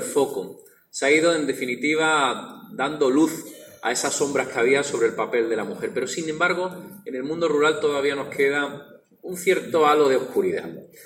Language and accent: Spanish; Andalusia, Spain; aquí en mi tierra, de manera muy especial en Andalucía. Yo soy una persona que vengo del campo. Mis abuelos son agricultores, mi suegro es agricultor. En definitiva, me he criado en un entorno agrícola.